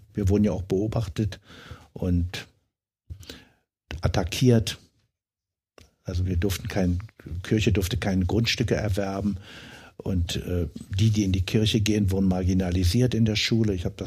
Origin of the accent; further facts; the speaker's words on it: East Germany, Germany; Ich bin in der DDR aufgewachsen und ich hatte auch wieder das Glück, und das sage ich sehr bewusst so und auch dankbar, dass wir als Katholiken in der Diaspora